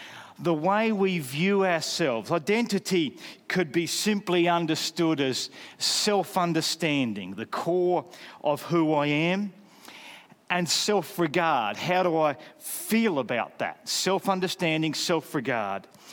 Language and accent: English; Australia; I found it very simple to base my identity in being Australian. I was Australian. That explained how I spoke.